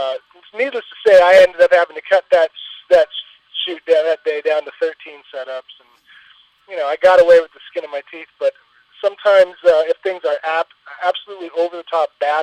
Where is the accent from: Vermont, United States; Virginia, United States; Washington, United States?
Washington, United States; Seattle; now in Los Angeles, United States; You know, I grew up in Seattle, and I came down to Los Angeles to go to school